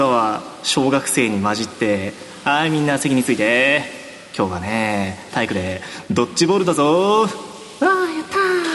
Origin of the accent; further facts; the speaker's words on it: Tokyo, Japan; 東京生まれ東京育ちなんで中央線よく乗ってたんですよ。